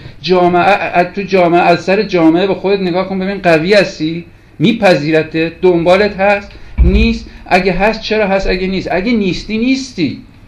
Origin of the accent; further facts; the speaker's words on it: Tehran, Tehran Province, Iran; برای من که از تهران اومدم کردستان واقعا تکون دهنده بود